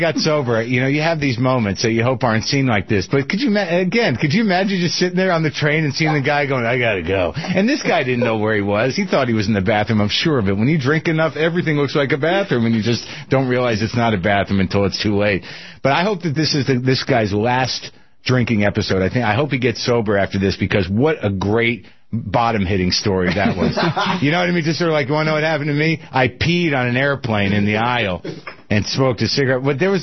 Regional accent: New Mexico, United States; Where I grew up in New Mexico, they had the tramway.

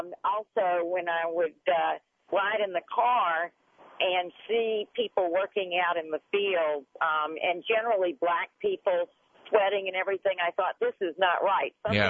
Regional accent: Mobile, Alabama, United States; Well, I was about 5 years old, and I grew up in Mobile, Alabama.

